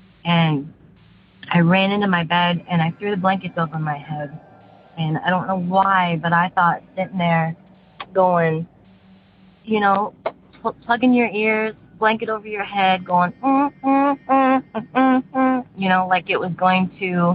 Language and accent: English; St. Louis, Missouri, United States; I am from St. Louis, Missouri.